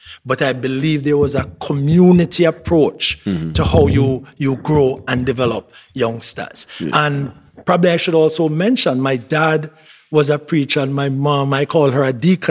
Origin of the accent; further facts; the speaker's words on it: Springfield, Saint Elizabeth, Jamaica; So I'm from Springfield, St. Elizabeth. This is in the north of St. Elizabeth.